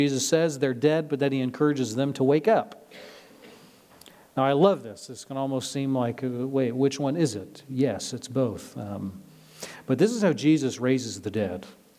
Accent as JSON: {"language": "English", "region": "Nebraska", "country": "United States", "tie": "born or raised there", "said": "I can think of a couple that I kind of knew growing up in Nebraska."}